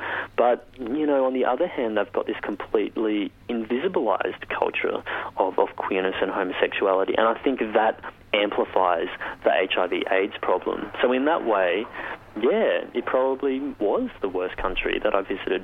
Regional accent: Australia; as an Australian coming into different countries

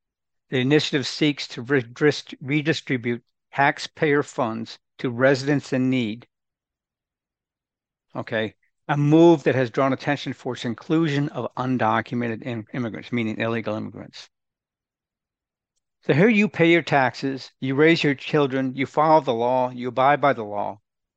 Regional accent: Minnesota, United States; in the People's Republic of Minnesota, from which I came from. I was born and raised in Minnesota.

